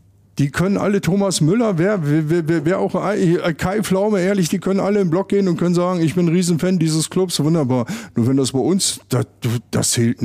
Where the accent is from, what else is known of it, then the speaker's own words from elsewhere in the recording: Harz, Germany; Ich komme ja aus dem Harz ursprünglich.